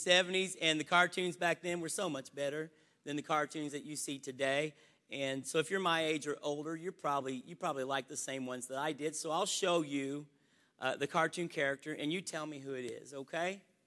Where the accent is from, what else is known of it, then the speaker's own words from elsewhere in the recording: Florida, United States; We're visiting from Florida.